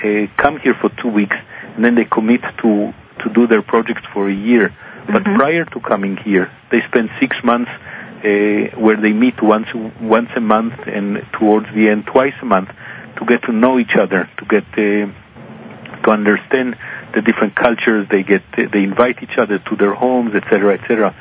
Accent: Israel; moved away as an adult; when I came from Israel

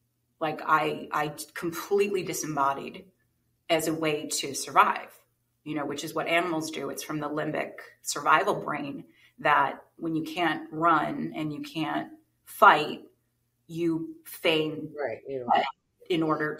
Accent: New Jersey, United States; Most of my extended family lived further away out in Pennsylvania, and I grew up in New Jersey.

